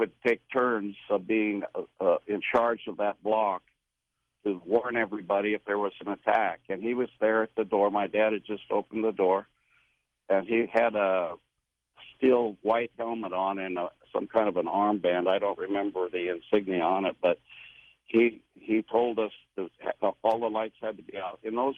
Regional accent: Glendale, California, United States; born there; right after I got out of college in California, where I was born in Glendale, California, by the way.

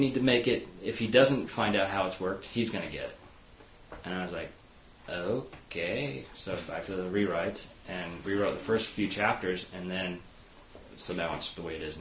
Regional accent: Boise, Idaho, United States; this is set in my hometown, Boise, Idaho.

